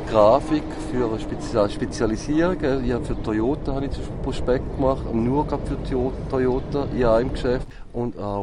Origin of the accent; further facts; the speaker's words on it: Eastern Switzerland, Switzerland; Ich komme aus der Ostschweiz, Bodensee-Gegend, habe in einer Zeitung gelernt, 4 Jahre. Ich meine, ich bin ja 80er Baby